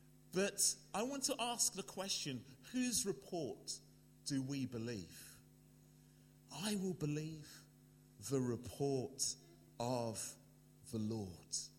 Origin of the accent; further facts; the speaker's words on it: London, United Kingdom; now in Birmingham, United Kingdom; And so you can hear from my accent, I am a Londoner, but I now live in Birmingham